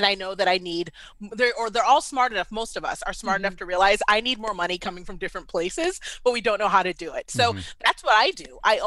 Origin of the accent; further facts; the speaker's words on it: Washington, District of Columbia, United States; also born or lived in Baltimore; now in Atlanta, United States; I am. So like, I was born and raised in D.C. Went okay. to Hopkins, and like, you know, my husband's